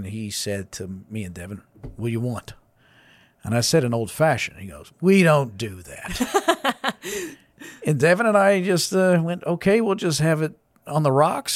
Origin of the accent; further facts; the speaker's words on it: United States; I couldn't be more proud as an American of Jon Stewart's work